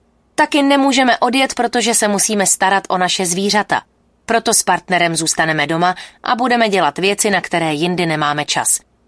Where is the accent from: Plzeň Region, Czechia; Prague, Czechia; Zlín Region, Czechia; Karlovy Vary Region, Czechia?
Prague, Czechia; Jsem Pražačka a Prahu miluju